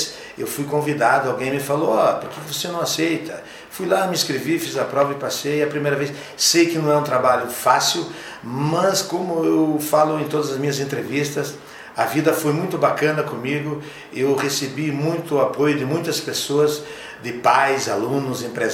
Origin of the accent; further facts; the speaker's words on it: Xaxim, Santa Catarina, Brazil; now in Xanxerê, Brazil; eu sou um cidadão que nasci em Xaxim, né? Aos 16 anos, o dia que eu fiz 16 anos, eu vim morar em Xanxerê. Resido aqui há mais de 30 anos.